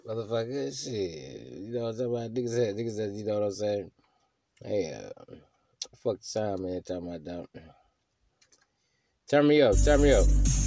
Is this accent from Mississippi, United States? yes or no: yes; Newton, Mississippi, United States; I'm from Newton, man. New Mississippi, man.